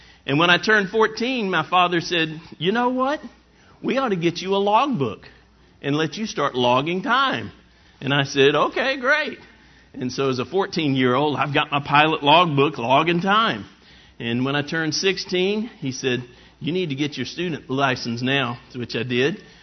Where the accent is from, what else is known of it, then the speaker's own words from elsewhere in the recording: Chattanooga, Tennessee, United States; We grew up in Chattanooga, Tennessee, beautiful lake there in the area